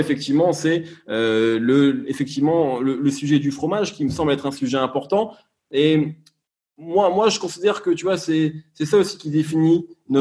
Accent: Algeria; born there; j'ai la double nationalité, je suis né en Algérie, je suis très attaché à l'Algérie, etc. Je me sens autant l'un que l'autre.

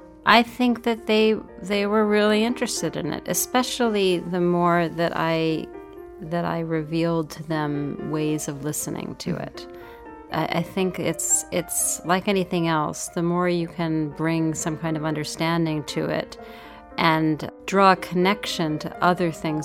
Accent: New York, United States; And I grew up in New York.

